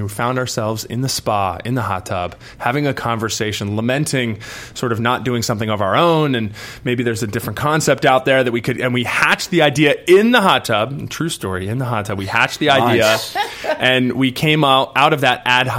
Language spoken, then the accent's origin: English; Philadelphia, Pennsylvania, United States; I grew up in Philadelphia, and Philadelphia is cold.